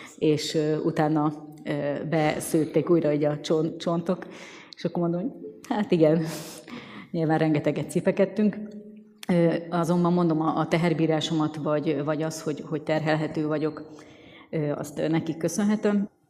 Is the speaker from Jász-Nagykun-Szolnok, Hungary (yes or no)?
no; Békés, Hungary; Amikor mondtam, hogy, és írtam, hogy Békés megyéből származom